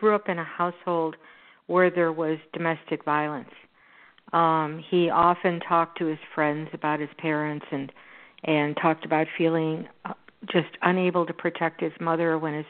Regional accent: Houston, Texas, United States; Well, you know, I covered Texas quite a bit, and this is in my hometown. It's in Houston.

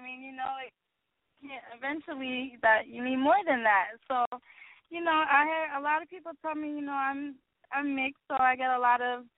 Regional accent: New York, United States; I mean, you know, like I said, I grew up in New York, so it was very adventurous. Like, you know, riding the subway was an experience.

